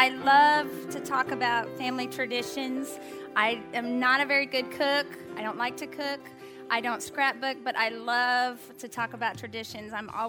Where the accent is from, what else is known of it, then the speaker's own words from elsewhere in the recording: El Paso, Texas, United States; I'm from El Paso, so that's just part of what we do.